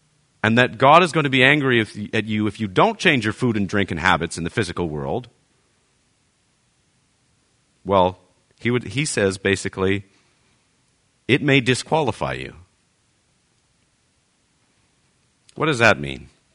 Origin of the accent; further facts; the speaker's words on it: Canada; But you'd be like, no, thank you, because we're Canadian.